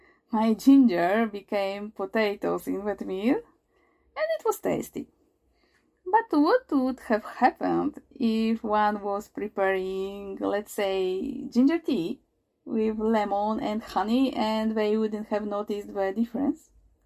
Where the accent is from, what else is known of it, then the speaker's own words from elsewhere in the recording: Poland; English is a second language; now in Japan; I'm from Poland and I live in Japan.